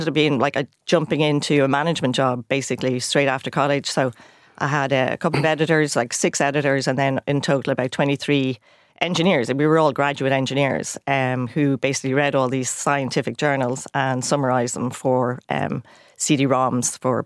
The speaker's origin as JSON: {"language": "English", "town": "Glasnevin", "region": "Leinster", "country": "Ireland", "tie": "born or raised there", "said": "I grew up in Glasnevin, youngest of six. And went to Holy Faith Glasnevin."}